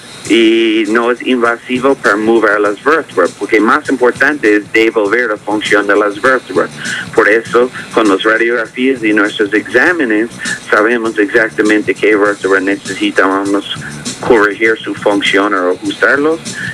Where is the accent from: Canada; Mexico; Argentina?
Canada; Nuestros estudios, por ejemplo, yo soy de Canadá, estudié en Canadá y Estados Unidos.